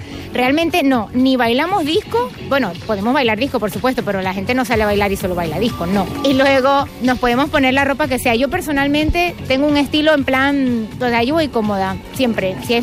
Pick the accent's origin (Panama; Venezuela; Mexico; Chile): Panama; also born or lived in Madrid; now in Spain; Yo soy de Panamá, primero que todo, y entonces llego aquí en España porque estuve primero viviendo en Madrid y en total son 16 años.